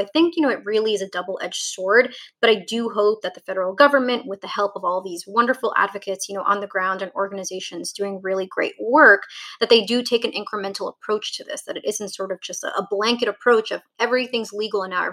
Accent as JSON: {"language": "English", "country": "Ecuador", "said": "going to Ecuador sometime in October with my mom and visiting my home country."}